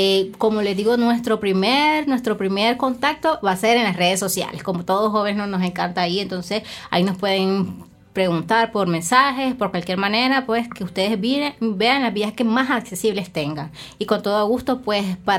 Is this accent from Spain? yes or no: no; Nicaragua; igualmente nosotros como nicaragüenses nos inspiramos en eso